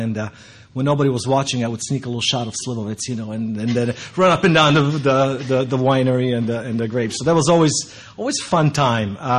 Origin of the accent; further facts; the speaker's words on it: Croatia; His family's from Serbia. I'm from Croatia.